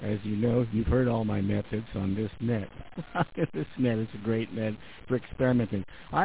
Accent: United States; So I'm an Ami, and I got my license as an American

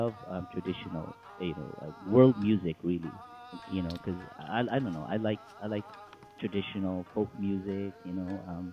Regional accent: Philippines; born there; I was born in the Philippines, and Philippines has a lot of Spanish influence, right?

